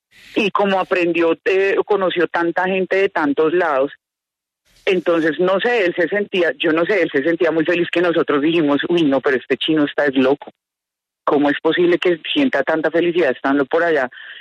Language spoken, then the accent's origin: Spanish; Leticia, Amazonas, Colombia; Nosotros venimos de Leticia y aprendimos a hablar portugués por parte de mi abuela.